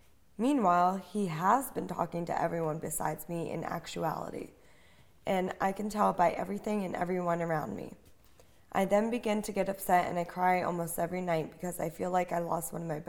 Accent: New York, United States; from New York.

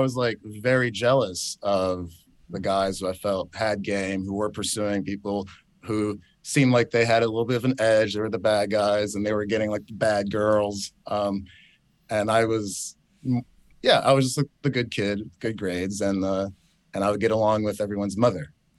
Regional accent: New York, United States; And I met all these rappers growing up in New York.

